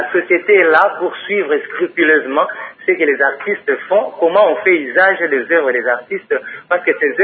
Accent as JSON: {"language": "French", "country": "DR Congo", "said": "les gens ne savent pas ici chez nous au Congo"}